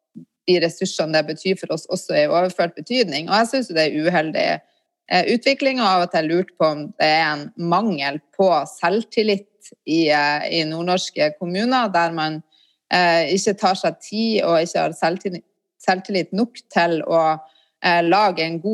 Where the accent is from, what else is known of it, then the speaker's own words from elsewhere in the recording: Nordland, Norway; also born or lived in Tromsø; now in Harstad, Norway; som nordlending da, så har jeg jo bodd litt rundt omkring. Jeg er fra Lofoten, bor i Harstad, har bodd i Tromsø i mange år, og har vært mye i Bodø.